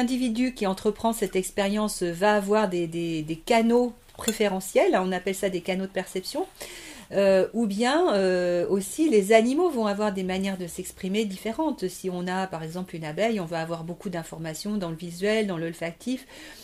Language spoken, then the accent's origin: French; France; je suis revenue en France bien des années après avoir voyagé, être passée par plusieurs pays. Mais bon, je suis française évidemment, mais ma culture a été très très influencée depuis de nombreuses années par d'autres pays